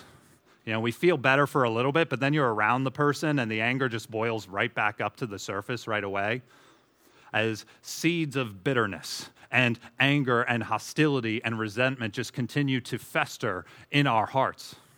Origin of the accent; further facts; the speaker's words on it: Connecticut, United States; I'm from Connecticut, so I can say that.